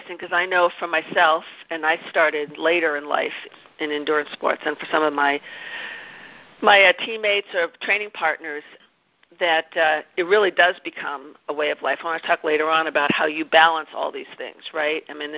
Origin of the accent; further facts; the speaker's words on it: Boston, Massachusetts, United States; he lives not far from my hometown of Boston, and it's a wonderful time of year to be in New England.